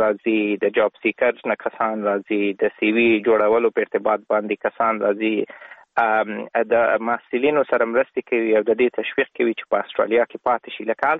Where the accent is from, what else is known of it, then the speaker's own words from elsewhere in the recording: Baraki, Logar, Afghanistan; زه په افغانستان کې د لوګر ولایت د برکی برک په ولسوالۍ کې په یو کلیواله منطقه کې زیږیدلی یم. تقریبا د ژوند اولنی نه کلونه مې په کلی کې تیر کړی دي